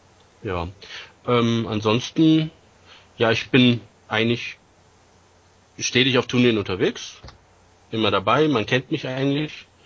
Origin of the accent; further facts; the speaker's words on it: Bad Vilbel, Hesse, Germany; bin aus Bad Vilbel, ist aus der Nähe von Kassel.